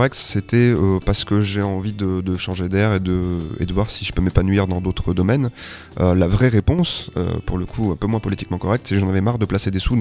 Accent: Auvergne-Rhône-Alpes, France; also born or lived in Liège, Belgium; now in Bordeaux, France; j'adore mes montagnes, mais en fait le principe c'est que je viens pas de Haute-Savoie là tout de suite maintenant. Il y a un an j'étais à Liège

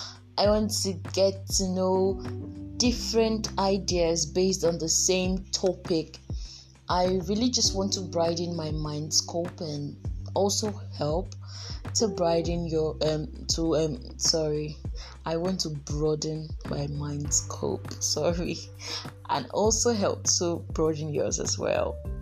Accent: Buguma, Rivers, Nigeria; I'm a 200 level medical student of River State University, and I'm from River State. I'm from Buguma, Asaritori local government of Nigeria.

